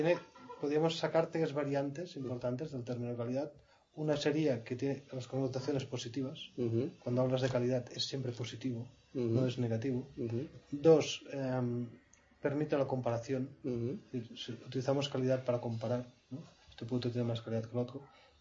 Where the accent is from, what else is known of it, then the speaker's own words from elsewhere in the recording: Tremp, Catalonia, Spain; No, yo soy de los Pirineos de Lérida